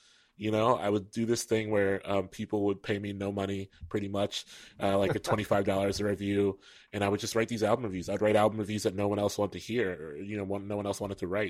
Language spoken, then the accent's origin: English; Columbus, Ohio, United States; In Ohio, that meant, you know, folks in Dayton. I'm from Columbus, but like folks in Dayton or folks in Cleveland would be reading, you know.